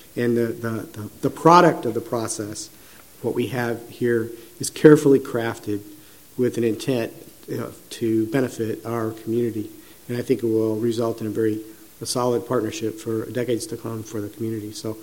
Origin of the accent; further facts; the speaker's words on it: St. Louis, Missouri, United States; I have been in the stadiums that they've built around the country, including my hometown of St. Louis.